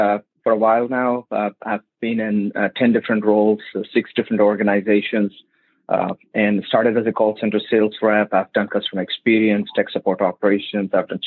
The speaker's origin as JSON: {"language": "English", "country": "India", "tie": "born or raised there", "moved": "as an adult", "lives_now": "United States", "said": "I was born and raised in India. So my first job when I moved to the U.S. Was with AT&T."}